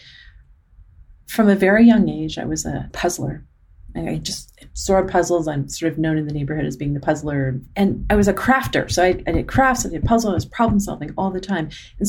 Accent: Arizona, United States; And we grew up in Arizona before a lot of people were there.

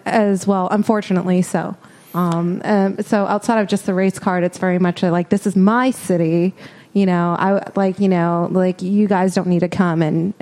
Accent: Minnesota, United States; moved away as an adult; also born or lived in Atlanta, Georgia / northern Florida; now in California, United States; But I am born and raised in Minnesota. And 20 years in that, in my opinion, a great state, horrible winters. I spent 3 years in Atlanta, Georgia, and 2 years in northern Florida.

